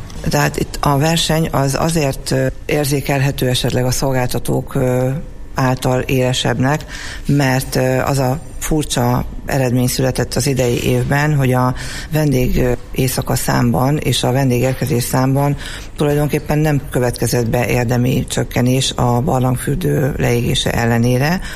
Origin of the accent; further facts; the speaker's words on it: Miskolc, Borsod-Abaúj-Zemplén, Hungary; hogy szerencsések vagyunk, hogy miskolciak vagyunk